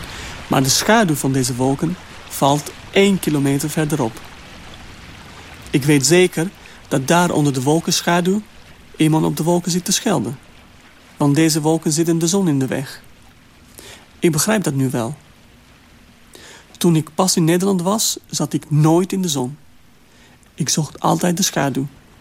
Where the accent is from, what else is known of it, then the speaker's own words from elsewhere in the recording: Albania; now in Netherlands; Een echte droge zomer maakte ik altijd mee in mijn geboortedorp in Noord-Albanië.